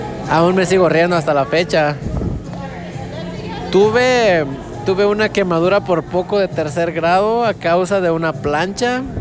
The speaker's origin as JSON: {"language": "Spanish", "region": "Zacatecas", "country": "Mexico", "tie": "born or raised there", "also_born_or_lived": "United States", "said": "Zacatecas, tal vez muchos conocen, algunos sí. Toda mi vida estuve allá. Yo nací en Estados Unidos, me llevaron de muy pequeño. Toda mi escuela la tuve allá"}